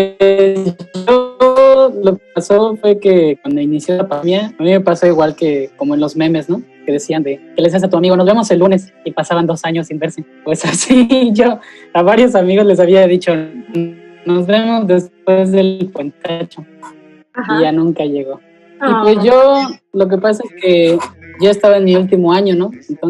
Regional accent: Cancún, Quintana Roo, Mexico; yo soy foráneo, ¿no? Entonces, estudio en Mérida, pero soy de Cancún. Entonces, por la pandemia tuve que regresar. Entonces, actualmente estoy en Cancún con mi familia.

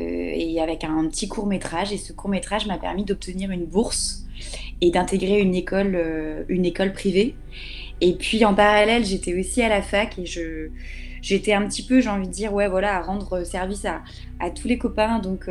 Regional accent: Brittany, France; comme tu l'as dit, je suis bretonne.

